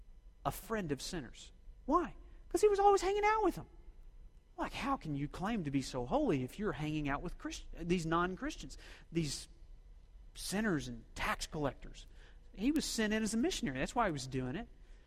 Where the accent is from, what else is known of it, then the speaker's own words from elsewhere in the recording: Oklahoma, United States; we grew up in Oklahoma. We're hicks. Rednecks. We have about a 10-mile geographical radius, and we relate to those people.